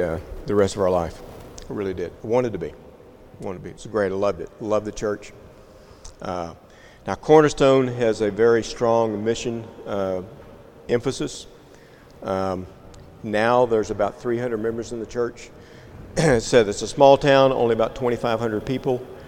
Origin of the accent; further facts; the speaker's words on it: Houston, Texas, United States; now in Carthage, United States; So in 2012, we moved to Carthage. From growing up in Houston in a subdivision with wall-to-wall people to now living 12 miles out of Carthage in the country where we only have two neighbors within half a mile.